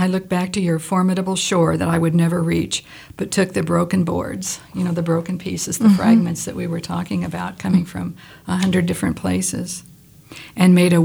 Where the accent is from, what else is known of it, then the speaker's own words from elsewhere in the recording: Kansas City, Missouri, United States; born there; I was born in Kansas City, and we would make trips down to my mother's parents. It was farm.